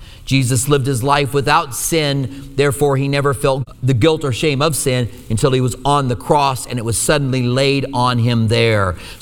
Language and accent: English; Albuquerque, New Mexico, United States; I'll never forget the first time. I grew up in Albuquerque, and Raul Reese was on the radio with Pastor Chuck Smith.